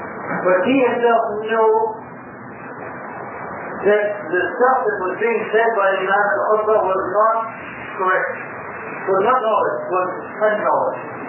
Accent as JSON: {"language": "English", "country": "Spain", "said": "probably a famous scholar from my home country, Spain. You'll notice in my lectures I quote lots of scholars from Spain for some reason."}